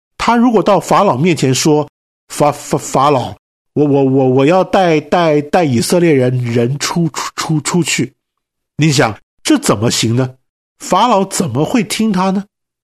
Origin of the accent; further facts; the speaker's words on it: China; 谦和这个字的意思有一点像我们中国人说的可得宁不得